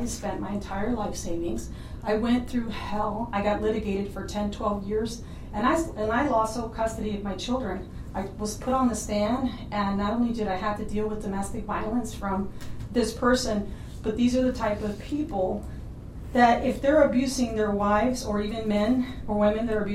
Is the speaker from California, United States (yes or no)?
no; San Antonio, Texas, United States; I am from San Antonio, Texas.